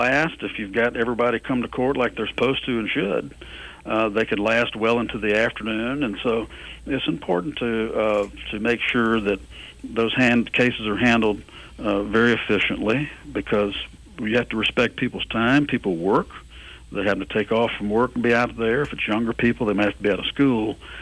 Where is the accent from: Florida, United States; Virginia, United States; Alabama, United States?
Alabama, United States; also born or lived in Mobile; Well, I'm not a native Baldwin Countyan, but lived in Baldwin County since I was in fourth grade.